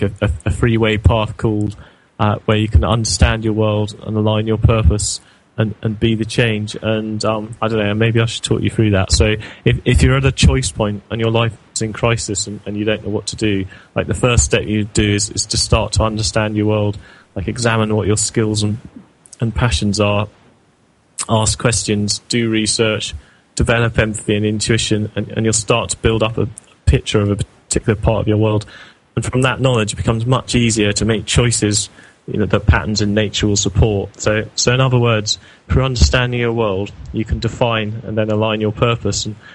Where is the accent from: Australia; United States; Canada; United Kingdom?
United Kingdom; I'm from the United Kingdom